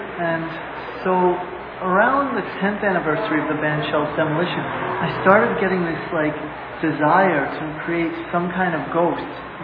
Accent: New York City, New York, United States; I grew up in the Lower East Side, and, like, you know, in my whole life, every Saturday in the summer, you know, from like May until September, there were concerts in the park

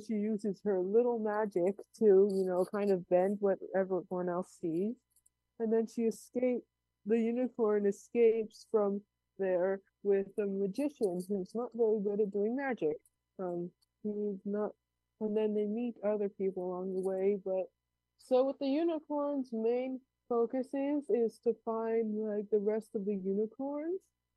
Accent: New York City, New York, United States; I'm still homeschooled. It's going pretty great, and I'm from New York City.

